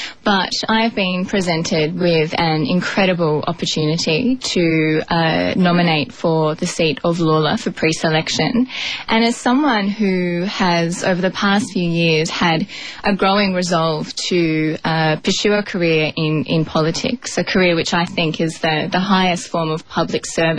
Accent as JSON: {"language": "English", "town": "Adelaide", "region": "South Australia", "country": "Australia", "tie": "born or raised there", "also_born_or_lived": "Canberra / Solomon Islands / Papua New Guinea", "said": "I grew up in Adelaide, but I lived in rural South Australia, spent a year in Brazil as a Rotary Youth Exchange student, time in Canberra when I joined the Department of Foreign Affairs and Trade, and since then have lived in Solomon Islands and Papua New Guinea."}